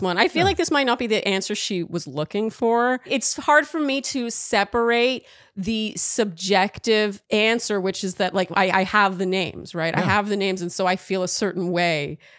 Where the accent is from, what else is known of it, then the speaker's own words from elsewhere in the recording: Idaho, United States; He's from Southern Utah and I'm from Southwest Idaho, both living in Northern Utah because school brought us here.